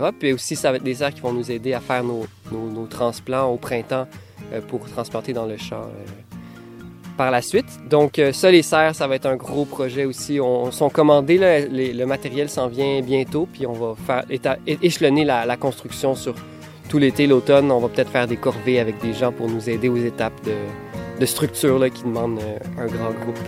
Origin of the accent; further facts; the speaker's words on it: Montreal, Quebec, Canada; on a grandi en ville, à Montréal, puis on avait besoin d'avoir une place plus grande de la nature dans nos vies